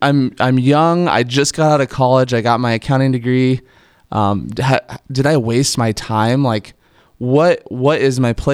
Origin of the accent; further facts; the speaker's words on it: Fremont, Nebraska, United States; Yeah, so I'm from Fremont originally. Went to school in Lincoln for accounting